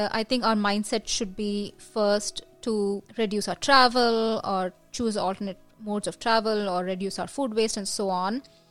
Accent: India; when we were growing up in India, you know, we used to have newspaper collectors, we had milk supplied in plastic covers

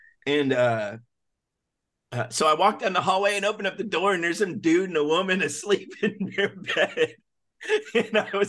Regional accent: Nashville, Tennessee, United States; I didn't know. I'm from Nashville

